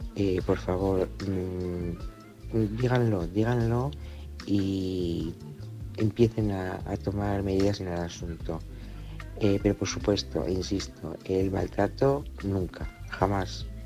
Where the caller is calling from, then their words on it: Salamanca, Castile and León, Spain; de Salamanca